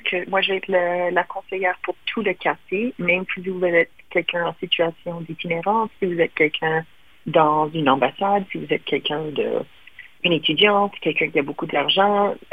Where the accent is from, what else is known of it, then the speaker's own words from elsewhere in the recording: Windsor, Ontario, Canada; Même ma ville natale de Windsor